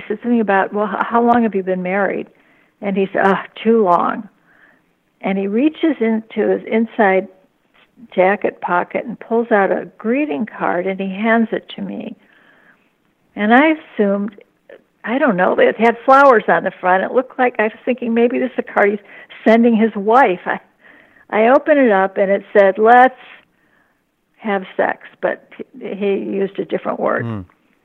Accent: Chicago, Illinois, United States; I grew up in Chicago, but my dad was from New York.

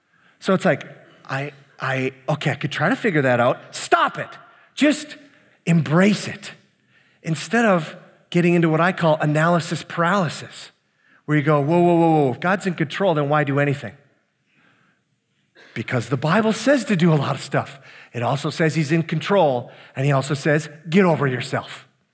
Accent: Minnesota, United States; I'm gonna give you what, for me, and I'm from the Iron Range, so I like to keep things simple.

